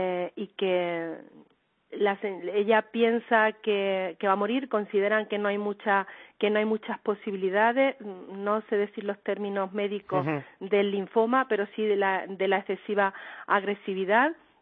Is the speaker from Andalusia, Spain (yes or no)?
yes; Seville, Andalusia, Spain; Tenéis que perdonar, yo soy sevillana